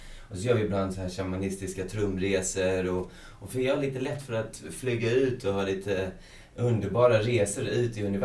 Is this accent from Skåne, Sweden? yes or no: yes; Hässleholm, Skåne, Sweden; Jag är från Hässleholm